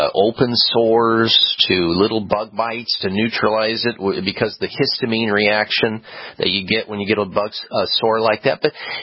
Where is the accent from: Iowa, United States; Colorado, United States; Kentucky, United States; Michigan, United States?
Iowa, United States; I know this because I grew up in Iowa